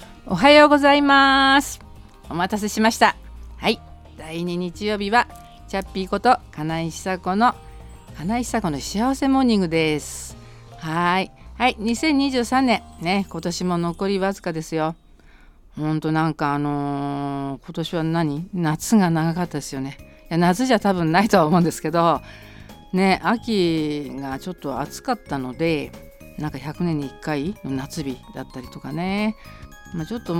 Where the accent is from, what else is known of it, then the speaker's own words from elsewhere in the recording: Tokyo, Japan; 江戸っ子なんでお祭り好きなんですよ。